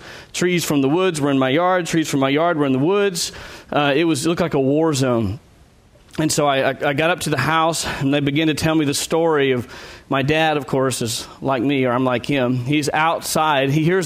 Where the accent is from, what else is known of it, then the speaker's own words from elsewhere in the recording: Texas, United States; And I grew up in East Texas where that was the same reality for us.